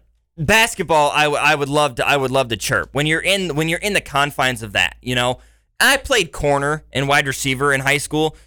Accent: Lawson, Missouri, United States; Growing up in Lawson, which is about 35 minutes from Kansas City, we didn't play the Park Hills or the Raytowns, the Lee Summits, the Blue Springs.

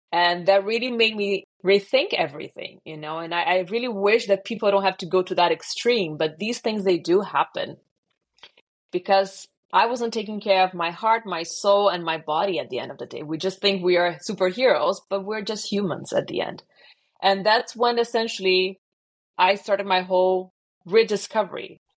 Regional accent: Brazil; born there; English is a second language; also born or lived in France / Germany / United States; So I was born in Brazil and I lived in France, here in Germany, in the US, back and forth.

